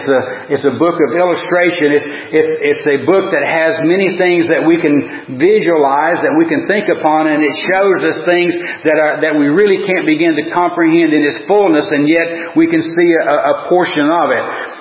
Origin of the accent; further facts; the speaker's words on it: Smoky Mountains, United States; Growing up in the Smoky Mountains, that was one thing that I love to be able to do is to go.